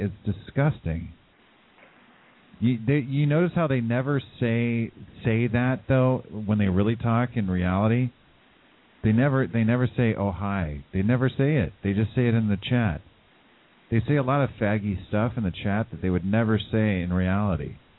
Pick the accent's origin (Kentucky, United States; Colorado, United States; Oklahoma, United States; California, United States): California, United States; I grew up in the Bay. I know how it is.